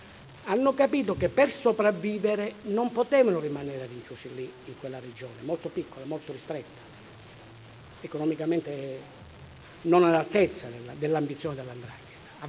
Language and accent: Italian; Calabria, Italy; che è originaria della mia regione, della mia terra.